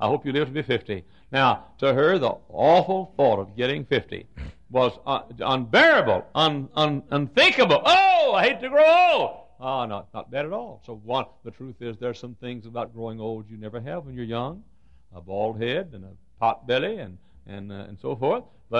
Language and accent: English; Texas, United States; I grew up in Texas being afraid I was going to be killed by a tornado.